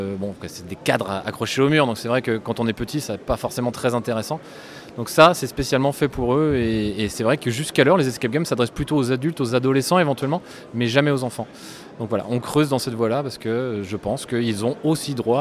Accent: Angers, Pays de la Loire, France; C'est un rendez-vous annuel, en fait. On est invité chaque année en tant qu'Angevin

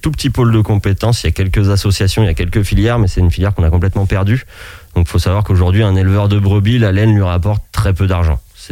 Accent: Pays de la Loire, France; le choix que j'ai fait, c'était plus de revenir dans mon pays natal, donc l'Anjou

